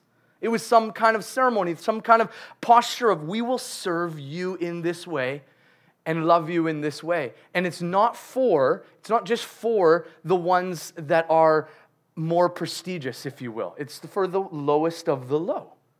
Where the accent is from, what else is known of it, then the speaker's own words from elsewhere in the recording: Canada; I know that we're Canadian